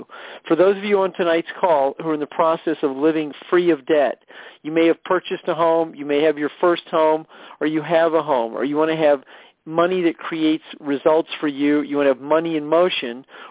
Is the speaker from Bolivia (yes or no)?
no; St. Louis, Missouri, United States; one of my hometown of hometown, St. Louis, Missouri.